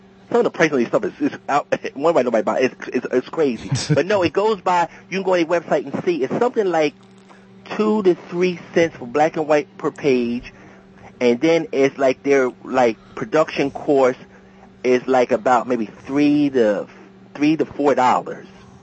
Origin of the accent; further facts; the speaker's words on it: East Coast, United States; So a lot of people say, yeah, they can tell I'm from East Coast, people in the United States.